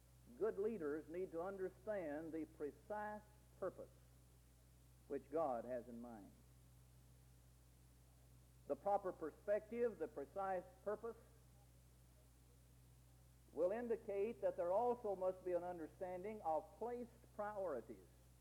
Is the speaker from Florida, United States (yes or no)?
no; Tennessee, United States; I grew up in Middle Tennessee in the bottom of a holler. You may not call it a holler, but we call it a holler up there.